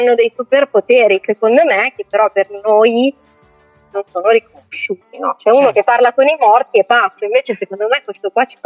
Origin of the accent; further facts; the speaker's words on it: Milan, Lombardy, Italy; io vengo da Milano